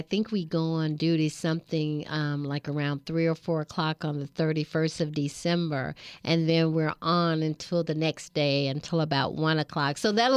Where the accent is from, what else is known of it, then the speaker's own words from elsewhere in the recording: Georgia, United States; now in California, United States; Well, I grew up in Georgia, as a matter of fact. I'm from the East Coast, and I've been in California now about 8 years.